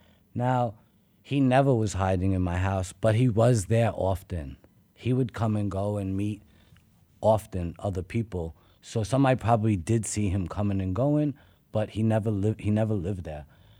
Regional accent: Brooklyn, New York, United States; But I was born in Brooklyn in the 70s, and I grew up in the 80s

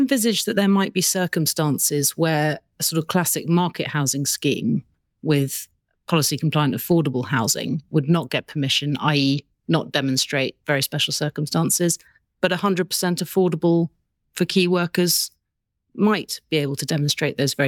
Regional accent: London, United Kingdom; Well, as a Londoner, I'm asking the same question.

